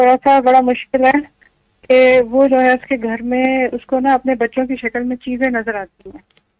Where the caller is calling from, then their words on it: Botswana; میں بوتسوانا سے بات کر رہی ہوں.